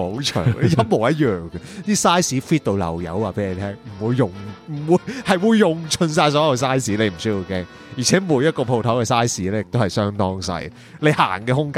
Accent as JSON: {"language": "Cantonese", "town": "Ap Lei Chau", "region": "Southern District", "country": "Hong Kong", "tie": "born or raised there", "said": "我喺香港南区长大，我喺个小岛鸭脷洲长大噶嘛"}